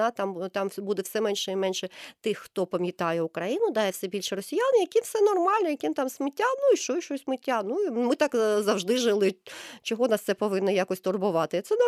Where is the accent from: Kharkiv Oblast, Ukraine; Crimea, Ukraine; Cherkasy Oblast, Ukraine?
Crimea, Ukraine; якщо ми все кримчани пам'ятаємо